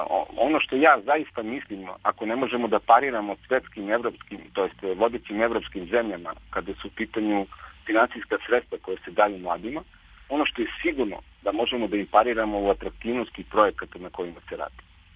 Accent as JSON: {"language": "Serbian", "town": "Kraljevo", "region": "Raška District", "country": "Serbia", "tie": "born or raised there", "said": "ja sam rodom iz Kraljeva"}